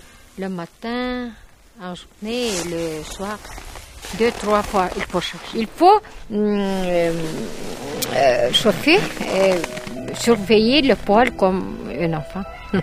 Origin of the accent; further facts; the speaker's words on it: Sakha Republic, Russia; French is a second language; La viande de poulain, japonais, chaque année, achète chez nous, en Yakoutie.